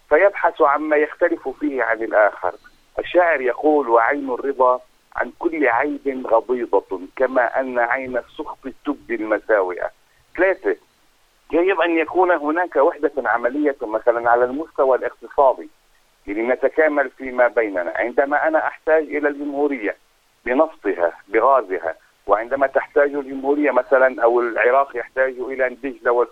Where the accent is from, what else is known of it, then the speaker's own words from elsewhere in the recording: Lebanon; أنا كعربي، أنا كمسلم، أنا كلبناني،